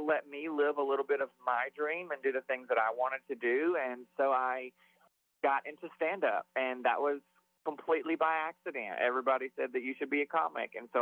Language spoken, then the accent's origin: English; Alabama, United States; I grew up in Alabama as a gay kid in Alabama. I grew up in the projects with an alcoholic mom.